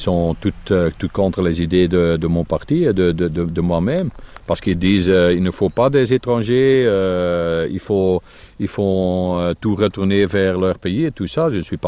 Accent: Riemst, Flanders, Belgium; Je suis flamand, je suis européen, je suis de Rimst

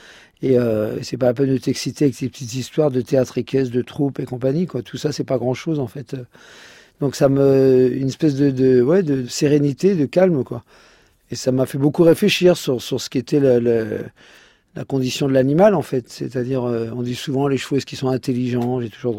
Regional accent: Courbevoie, Île-de-France, France; born there; puisque moi je suis né à Courbevoie. Comme chacun sait, à Courbevoie, il n'y a pas de chevaux.

